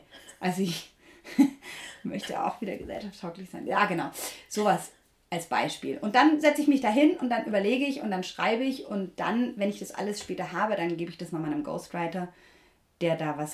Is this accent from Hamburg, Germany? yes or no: no; Baden-Württemberg, Germany; born there; now in Cologne, Germany; ganz neu bin ich 40 Jahre alt. Bin geborener Schwabe und lebe schon sehr lange Zeit in Köln.